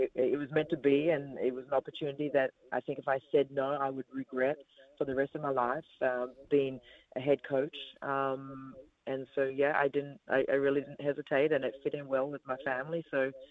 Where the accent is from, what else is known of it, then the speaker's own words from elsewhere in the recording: Australia; now in New Zealand; I'm from Australia